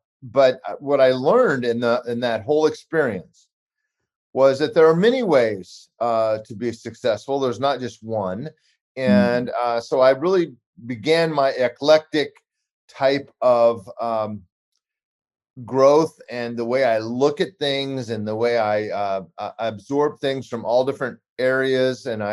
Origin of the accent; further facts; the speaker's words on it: Nebraska, United States; Well, I grew up in Western Nebraska, which is very sparsely populated.